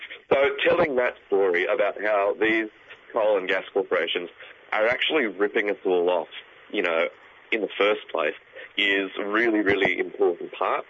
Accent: Newcastle, New South Wales, Australia; which is Newcastle Coal Port, my hometown, for 32 hours

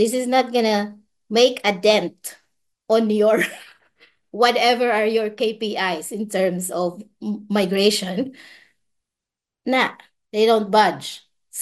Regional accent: Philippines; I'm a Filipina, so in the Philippines

